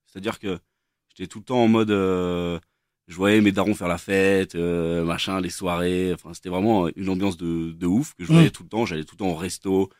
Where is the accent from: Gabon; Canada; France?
France; Versailles, Île-de-France; born there; j'ai 33 ans et je suis né à Versailles, d'une famille normale, tu vois, tranquille.